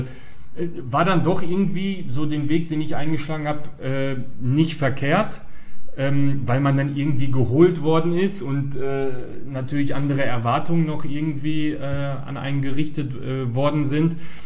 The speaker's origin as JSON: {"language": "German", "town": "Gladbeck", "region": "North Rhine-Westphalia", "country": "Germany", "tie": "born there", "said": "Also ich bin in Gladbeck geboren, also Schlussfolgerung war natürlich, dass ich auch in Gladbeck angefangen habe, Fußball zu spielen."}